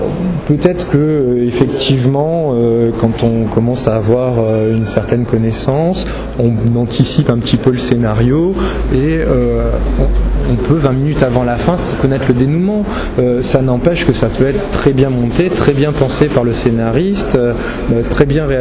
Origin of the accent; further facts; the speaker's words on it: Martigues, Provence-Alpes-Côte d'Azur, France; born there; Je suis né en 75 à Martigues, dans les Bouches-du-Rhône, comme je disais, dans le pays.